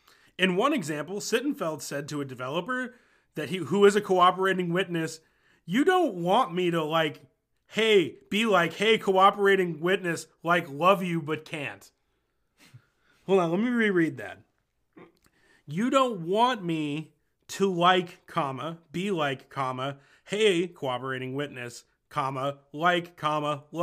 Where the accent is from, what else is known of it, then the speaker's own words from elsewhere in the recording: Cincinnati, Ohio, United States; My dad's whole family lives in Cleveland. I grew up in Cincinnati.